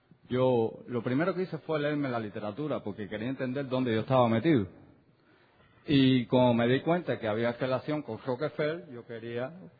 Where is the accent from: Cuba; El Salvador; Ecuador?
Cuba; now in Toronto, Canada; soy un enfermo alcohólico. Mas hoy, por la gracia de Dios, no he bebido. Soy de Cuba, vivo aquí en Toronto, apenas cumplo un año aquí en Toronto viviendo.